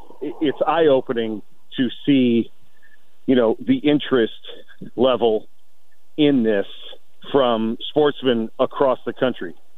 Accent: New York, United States; back when I was a kid in the area where I grew up in New York

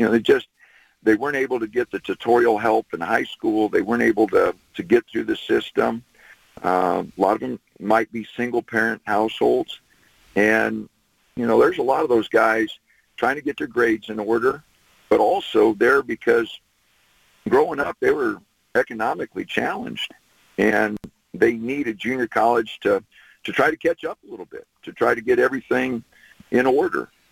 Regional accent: Wilber, Nebraska, United States; coming from a small town, I was comfortable doing that. But, and I love my hometown.

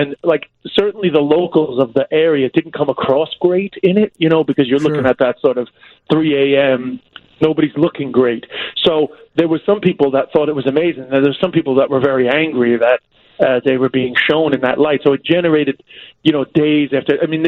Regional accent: United States; now in Ireland

